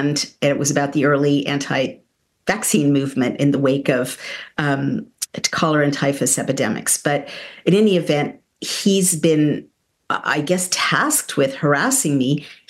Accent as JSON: {"language": "English", "country": "United States", "lives_now": "United Kingdom", "said": "I'm American"}